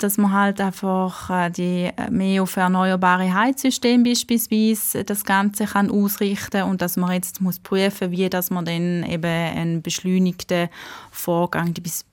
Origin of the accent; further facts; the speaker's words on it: Eastern Switzerland, Switzerland; für meine Heimatregion die Ostschweiz kann machen, dann freut mich das besonders